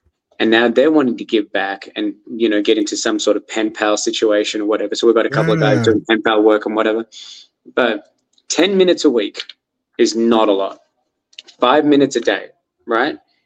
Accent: Australia; moved away; I'm come from a different country. I'm from Australia, right? And our mentality is very different.

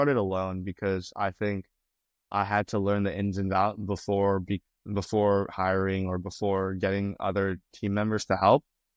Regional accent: Indonesia; I'm from Indonesia, so I found some developers in Indonesia

